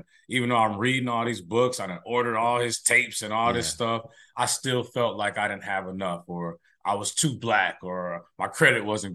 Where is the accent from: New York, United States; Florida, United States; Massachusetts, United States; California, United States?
California, United States; Bay Area; also born or lived in Atlanta; now in Dallas, United States; I live in Dallas. I grew up in the Bay Area, lived in Atlanta. But yeah, this is where I call my home now, is Dallas, Texas.